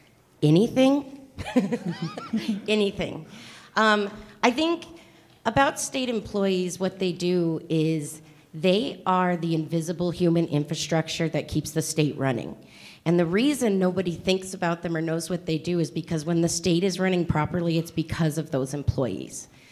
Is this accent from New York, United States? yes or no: no; Pueblo, Colorado, United States; also born or lived in Raton, New Mexico / Trinidad, Colorado; I was born in Raton, New Mexico. We came up to Trinidad when I was two, moved to Pueblo when I was four, and I never left.